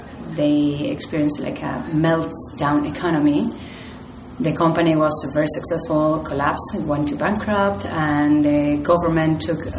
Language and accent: English; Argentina; English is a second language; moved away as an adult; now in California, United States; Okay, my family is from Argentina. I'm from Argentina, and I moved to the U.S. 9 years ago with two little kids and pregnant with a third one, who was born here in California.